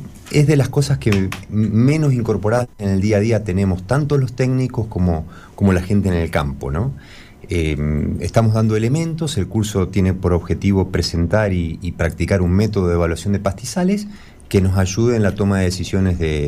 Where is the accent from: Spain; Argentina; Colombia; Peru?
Argentina